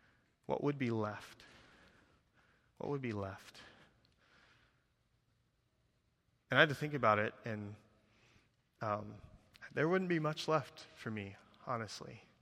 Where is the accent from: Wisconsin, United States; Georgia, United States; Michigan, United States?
Michigan, United States; now in Carlsbad, United States; especially us, we live in Carlsbad. Are you kidding me? It's like 70 degrees and sunny every day. I grew up in Michigan. It's not like that everywhere.